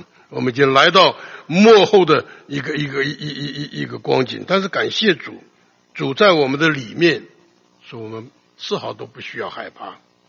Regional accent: Taiwan; 我以前刚刚出来侍奉主，因为我年纪轻啊，我小的时候在台湾呢

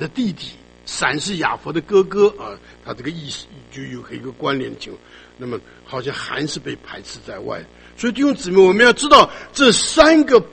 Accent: Shanghai, China; 我们上海人在一起讲上海话就很亲啊

